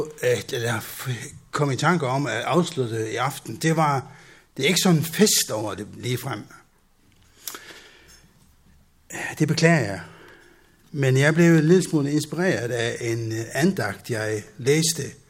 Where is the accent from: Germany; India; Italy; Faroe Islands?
Faroe Islands; og jeg er opvokset på Færøerne.